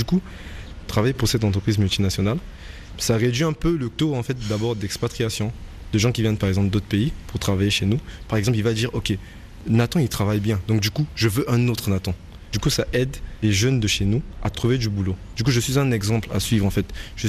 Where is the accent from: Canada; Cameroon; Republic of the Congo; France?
Republic of the Congo; Chez nous, au Congo-Brazzaville, c'est tout d'abord pour ta famille.